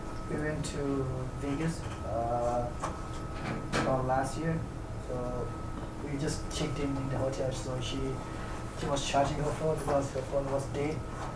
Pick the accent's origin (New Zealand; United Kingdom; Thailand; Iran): Thailand; now in Santa Rosa, United States; so we from the same hometown. We're from Thailand. So we moved here